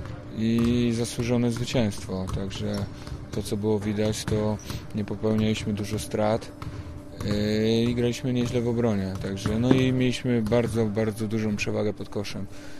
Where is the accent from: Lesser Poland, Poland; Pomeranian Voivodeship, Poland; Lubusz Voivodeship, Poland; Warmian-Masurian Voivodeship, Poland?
Lubusz Voivodeship, Poland; Zielona Góra; Powiedziałem, że jestem z Zielonej Góry